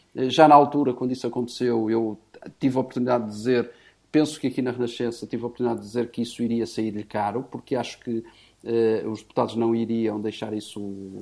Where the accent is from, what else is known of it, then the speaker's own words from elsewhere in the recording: Portugal; de nós enquanto portugueses